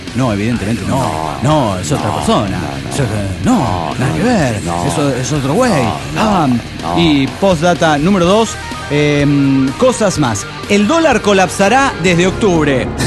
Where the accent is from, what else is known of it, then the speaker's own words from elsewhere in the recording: Lima, Peru; de Lima, Perú.